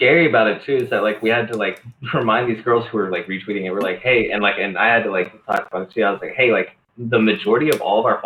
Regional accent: Texas, United States; born there; also born or lived in Colorado / Reno, Nevada; now in California, United States; So I was born in Texas and then, like, moved to Colorado, moved to Reno, Nevada, and then moved back to Texas after my parents tricked me back into moving down there.

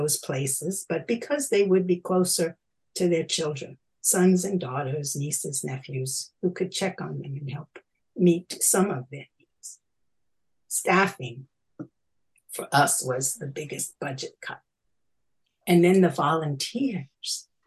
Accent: Brooklyn, New York, United States; now in Philadelphia, United States; We grew up in Brooklyn, but I came to Philly with Bill when we married.

